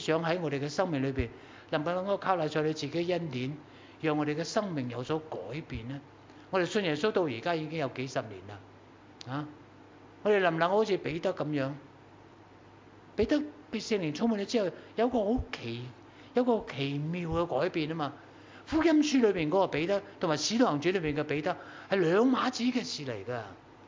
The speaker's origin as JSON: {"language": "Cantonese", "region": "Shanghai", "country": "China", "second_language": "Cantonese", "said": "即係好似我哋上海人講廣東話嘅，梗有帶口音"}